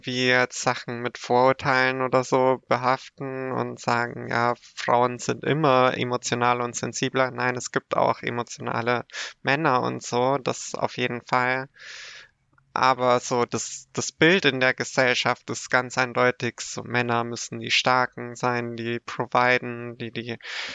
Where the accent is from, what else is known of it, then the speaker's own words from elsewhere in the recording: Bavaria, Germany; Und wir sind ja in Bayern ländlich aufgewachsen